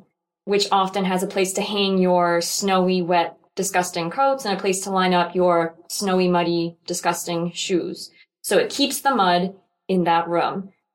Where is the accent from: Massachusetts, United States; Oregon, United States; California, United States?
Massachusetts, United States; Salisbury; Oh, I am. Yes, I'm from Salisbury.